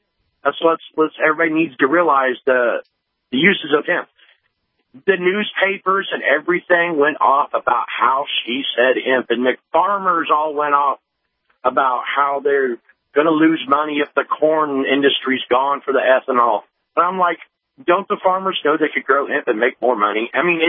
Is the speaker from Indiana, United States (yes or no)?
yes; Indiana, United States; believe me, I'm from Indiana, okay? We just had a Senate race here, which was pretty nasty between Donnelly and Braun.